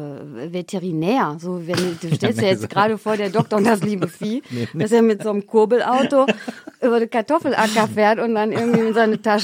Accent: Xanten, North Rhine-Westphalia, Germany; Ich bin ja in Xanten zur Schule gegangen und das sind Welten.

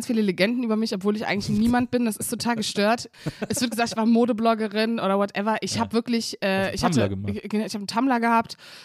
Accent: Cologne, North Rhine-Westphalia, Germany; Ich lebe auf der linken Seite. Ich wohne ja auch in Köln hauptsächlich. Ja. Ich bin aber in Köln-Kalk geboren, in der Tat. Ja, aber so mit, im Kleinkindalter sind wir rübergezogen nach Köln-Sülz.

